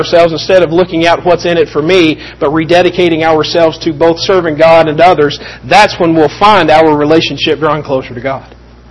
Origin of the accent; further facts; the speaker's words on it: the South, United States; see, I'm from the South and I know what that means.